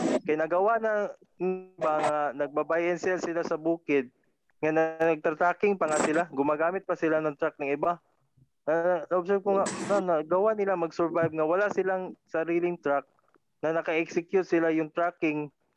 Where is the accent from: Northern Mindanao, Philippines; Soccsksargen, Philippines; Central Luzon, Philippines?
Northern Mindanao, Philippines; Cagayan de Oro; Tapos ibababa doon sa amin sa Cagayan de Oro